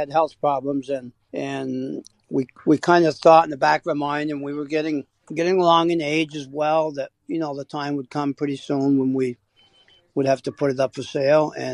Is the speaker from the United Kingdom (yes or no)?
yes; Stratford, United Kingdom; I grew up in Stratford. I've always lived in Stratford.